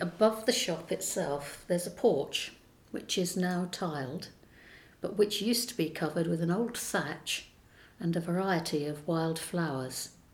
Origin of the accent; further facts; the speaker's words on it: Hambledon, South East England, United Kingdom; I've lived in the village for most of my life, on and off. I was born in Hambledon and grew up in Church Lane.